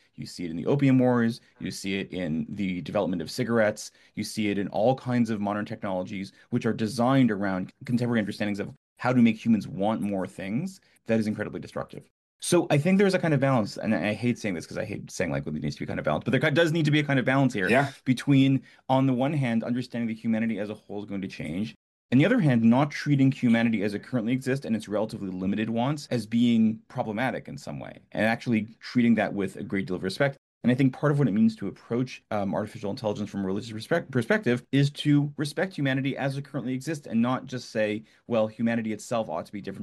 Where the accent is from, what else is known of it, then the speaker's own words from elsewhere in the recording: Canada; I grew up in Canada.